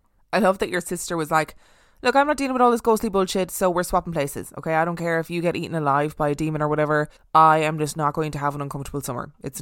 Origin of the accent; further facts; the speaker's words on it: Chicago, Illinois, United States; I grew up in Chicago, not far from the serial killer John Wayne Gacy's house.